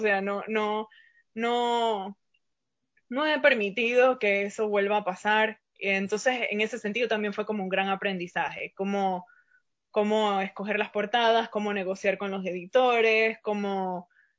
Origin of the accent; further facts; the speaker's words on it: Venezuela; moved away as an adult; also born or lived in Atlanta / Miami / New York; now in United States; yo me fui de Venezuela, empecé a vivir en Atlanta primero, en Georgia, en las afueras de Atlanta, mejor dicho, en una zona más bien rural. Después, entonces, me fui para Miami, después a Nueva York.